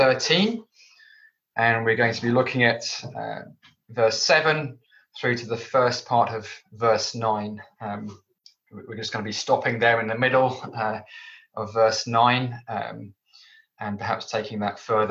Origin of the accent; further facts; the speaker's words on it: London, United Kingdom; I grew up in London, and we often rode on the London Underground system, on the tube.